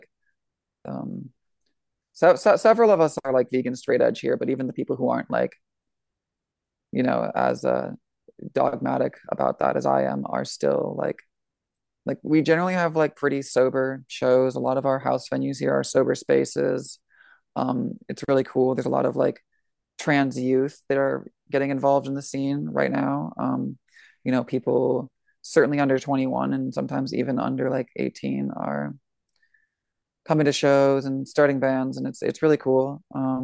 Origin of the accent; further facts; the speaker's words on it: Ames, Iowa, United States; I'm from Ames, Iowa, originally, and like, there's kind of like, the release was just kind of like an indie music scene there.